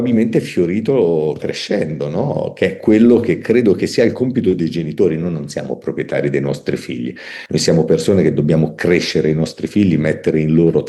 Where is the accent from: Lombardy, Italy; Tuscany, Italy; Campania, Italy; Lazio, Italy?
Tuscany, Italy; ero un ateo e non vorrei offenderti, ma anche bestemmiatore, perché da toscano